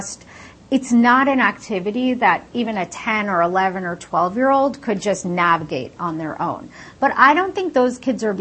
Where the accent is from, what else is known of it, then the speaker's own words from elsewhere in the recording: Queens, New York, United States; also born or lived in India; I'm an immigrant. I was born in India. I grew up in Queens, so I mostly grew up in the United States.